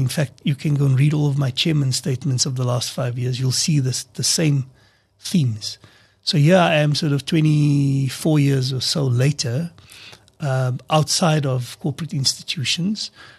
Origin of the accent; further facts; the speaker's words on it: Kagiso, Gauteng, South Africa; as part of that young generation growing up in Kagiso